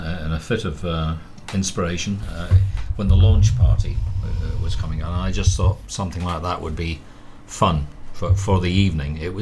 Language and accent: English; Scotland, United Kingdom; the fact that I could actually do a Scottish accent, being a Scotsman, was ahead of the game